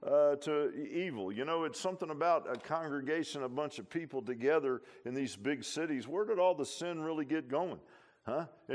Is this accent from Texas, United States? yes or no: no; Virginia Beach, Virginia, United States; Even when I was a kid, and I grew up in Virginia Beach, there wasn't cattle everywhere there.